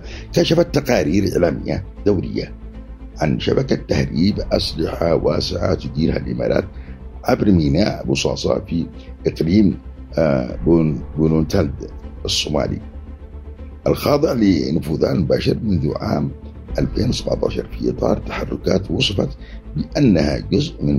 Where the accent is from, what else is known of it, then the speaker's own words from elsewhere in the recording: Yemen; بيخاطبني أنا كيمني